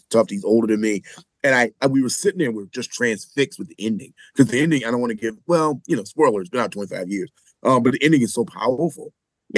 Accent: the South, United States; I'm from the South. I'm not from South Central

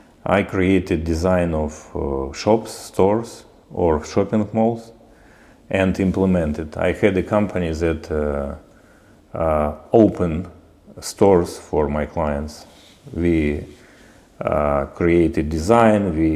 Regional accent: Ukraine; English is a second language; moved away as an adult; now in Austin, United States; I came from Ukraine 5 years ago. Directly to Austin. I built houses in Ukraine

